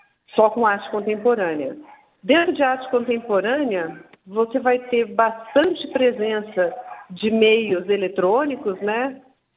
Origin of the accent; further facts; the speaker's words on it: Campinas, São Paulo, Brazil; eu sou de Campinas, me formei em Campinas, meu ateliê é em Campinas.